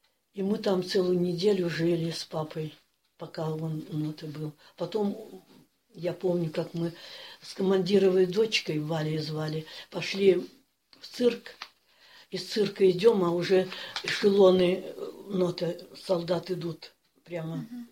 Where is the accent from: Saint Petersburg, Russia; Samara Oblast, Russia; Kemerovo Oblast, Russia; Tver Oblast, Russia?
Kemerovo Oblast, Russia; Konovalova; born there; Родилась я в Кемеровской области, Беловский район, Коновалова деревня.